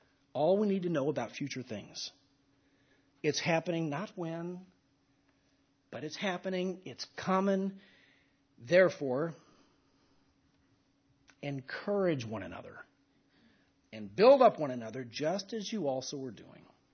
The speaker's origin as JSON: {"language": "English", "town": "Dallas", "region": "Texas", "country": "United States", "tie": "born or raised there", "said": "I grew up in Dallas. And growing up in Dallas, 300 miles north of here, I did a lot of driving on a major thoroughfare known as Northwest Highway."}